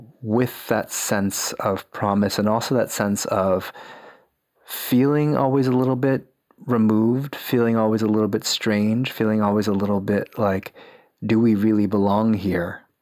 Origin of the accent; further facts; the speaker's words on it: United States; born there; when they came to the States in the early 70s, I was born a few years after they arrived.